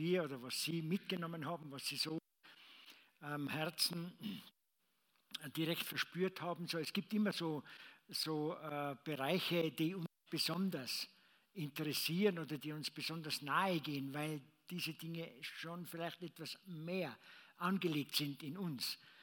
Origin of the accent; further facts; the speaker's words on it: Austria; ob das jetzt bei uns in Österreich ist, ob es in Deutschland ist, in Europa ist, auch in Amerika.